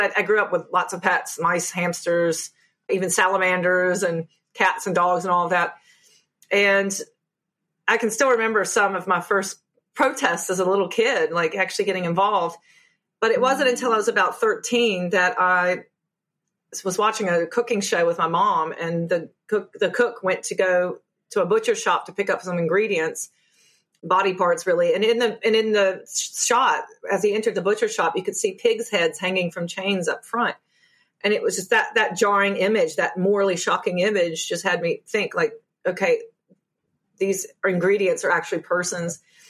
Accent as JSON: {"language": "English", "region": "Appalachia", "country": "United States", "said": "So I'm from Appalachia. I don't know if anyone can pick up my accent, but I came from a place where veganism was not known at all."}